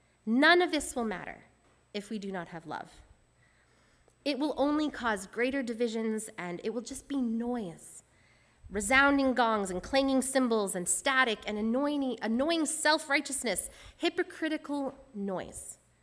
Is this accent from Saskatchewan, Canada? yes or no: no; Edmonton, Alberta, Canada; now in Vancouver, Canada; And I grew up in Edmonton, which is a very dry heat.